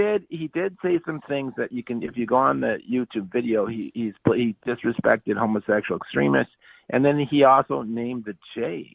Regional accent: United States; And I'm an American, so that's not really our best sport.

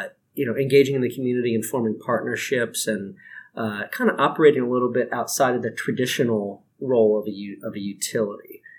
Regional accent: Maryland, United States; I'm from Maryland, so I'm very proud.

